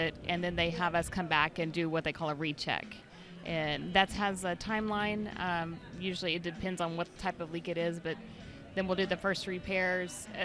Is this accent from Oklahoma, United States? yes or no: yes; Tulsa, Oklahoma, United States; I'm from Tulsa, Oklahoma.